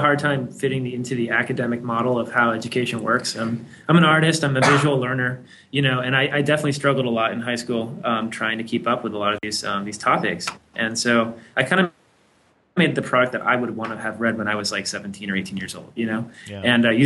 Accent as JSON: {"language": "English", "region": "California", "country": "United States", "tie": "born or raised there", "said": "I mean, I grew up in the Bay Area"}